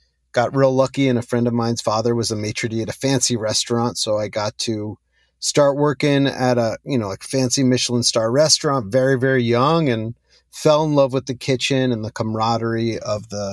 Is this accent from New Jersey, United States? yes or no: yes; Boonton, New Jersey, United States; born there; A little background on myself. … I was born in Boonton, New Jersey